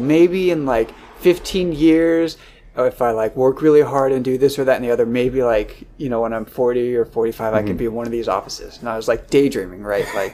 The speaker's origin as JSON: {"language": "English", "town": "Riverside", "country": "United States", "tie": "born or raised there", "said": "I had an internship at a really cool engineering firm in my hometown, Riverside, and it was going really well."}